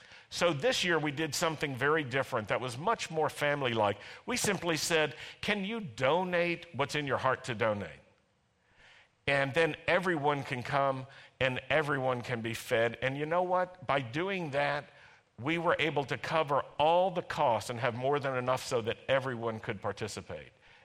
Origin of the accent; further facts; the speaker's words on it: United States; now in Israel; You know, I come from Ashkenazi America.